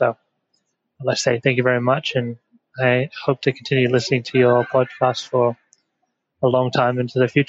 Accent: Perth, Western Australia, Australia; I'm from Perth, Australia. I've just started my travel journey. I'm currently in an airport at Senai Airport in Malaysia.

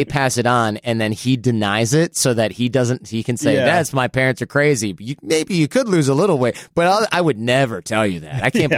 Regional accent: Midwest, United States; I grew up in the Midwest, right? I've lived in New York, LA.

